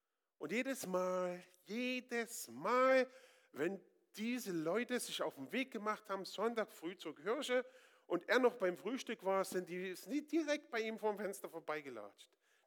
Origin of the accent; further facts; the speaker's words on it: Northern Germany, Germany; Ich bin Norddeutscher.